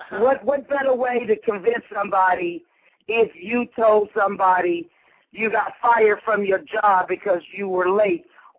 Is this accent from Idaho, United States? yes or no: no; New York, United States; And I'm not afraid. I'm a New Yorker.